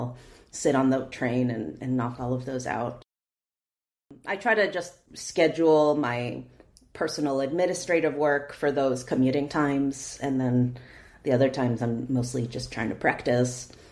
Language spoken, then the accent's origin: English; San Antonio, Texas, United States; I grew up in San Antonio, Texas, primarily. And in Texas, there's a thriving public music education program.